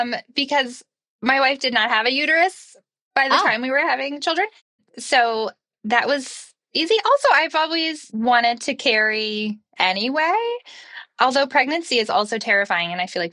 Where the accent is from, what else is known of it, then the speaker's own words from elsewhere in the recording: Oklahoma, United States; And I'm from Oklahoma. And so we like to get married.